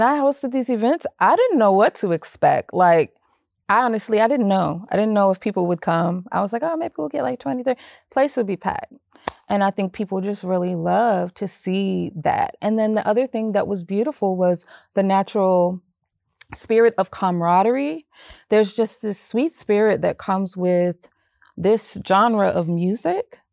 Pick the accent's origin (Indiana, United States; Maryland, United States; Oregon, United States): Maryland, United States; Silver Spring; now in Conyers, United States; I am originally from Silverspin, Maryland, and I now reside in Conyers, Georgia.